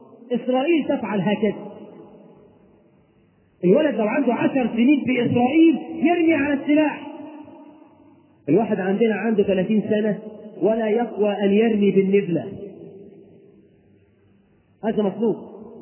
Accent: Egypt; بلدنا مصر

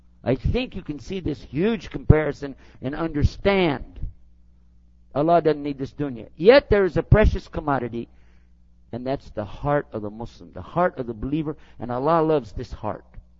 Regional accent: Texas, United States; Well, what do you want? I'm from Texas.

